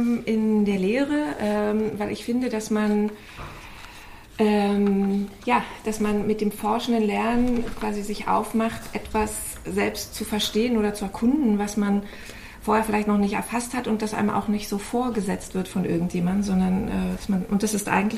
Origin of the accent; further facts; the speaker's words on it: Lusatia, Germany; Ich komme eben aus der Lausitz. Das ist eine Braunkohle-Region, die jetzt auch vor einem ganz großen Wandel steht.